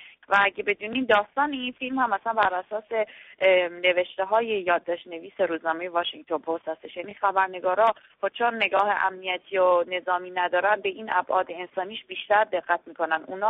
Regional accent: Iran; در وهله اول به عنوان یک ایرانی و در وهله دوم به عنوان یک زن ایرانی

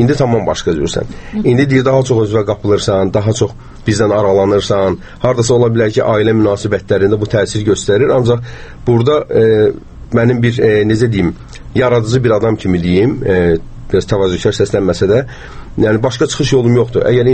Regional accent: Baku, Azerbaijan; also born or lived in Qabala; Qəbələdə doğulmuşam, Qəbələ şəhərində, amma Bakıda böyümüşəm, Bakıda təhsil almışam.

